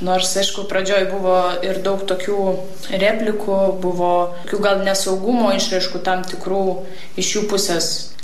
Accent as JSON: {"language": "Lithuanian", "town": "Vilnius", "region": "Vilnius County", "country": "Lithuania", "said": "aš esu iš Vilniaus"}